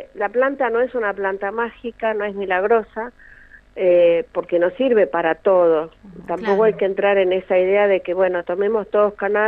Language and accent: Spanish; San Antonio Oeste, Río Negro, Argentina; now in Las Grutas, Argentina; yo soy de San Antonio y hace unos años me vine a vivir a Las Grutas, pero soy de San Antonio, sí